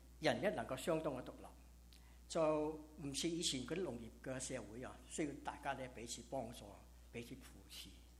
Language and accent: Cantonese; Guangdong, China; now in United States; 身为广东人不讲广东话很容易被人挖黄本，